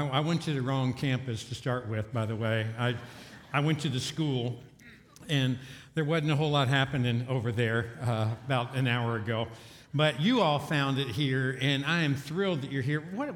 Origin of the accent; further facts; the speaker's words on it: Kentucky, United States; And I'm from Kentucky, too. I mean, come on. I saw some people roll their eyes when they heard I was from Kentucky